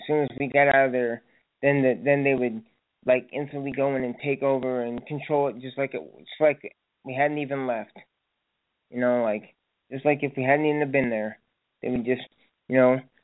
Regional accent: Indiana, United States; I'm from Indiana, and we have Lafayette and West Lafayette.

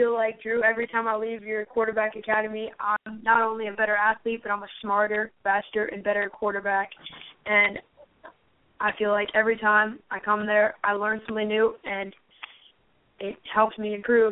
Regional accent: St. Petersburg, Florida, United States; Well, guys … I'm from St. Petersburg, Florida.

